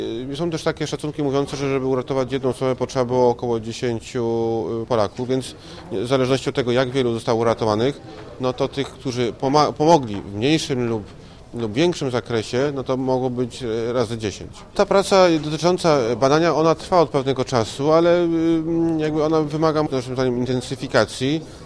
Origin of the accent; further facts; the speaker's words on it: Markowa, Subcarpathian Voivodeship, Poland; Ja pochodzę z Markowej, jestem krewnym Wiktorii Ulma, to jest siostra mojej babci